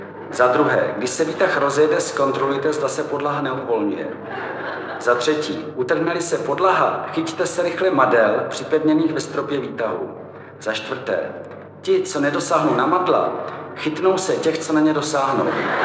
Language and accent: Czech; Bohemia, Czechia; Podle mého dobrý den všichni poznají, že jsem z Čech.